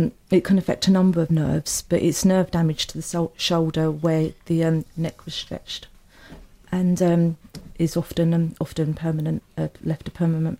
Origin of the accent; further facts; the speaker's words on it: South East England, United Kingdom; born there; I'm 42, live in Kent. I was born in Kent as well.